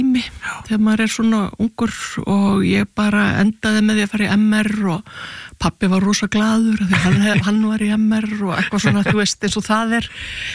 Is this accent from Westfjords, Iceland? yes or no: no; Reykjavik, Capital Region, Iceland; born or raised there